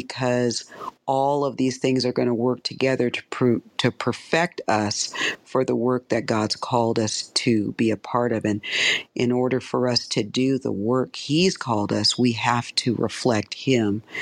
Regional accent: Tacoma, Washington, United States; And I am hailing from Tacoma, Washington.

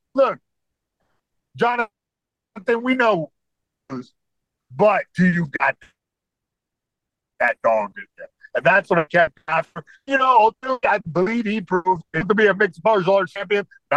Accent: California, United States; that's just part of being a Californian.

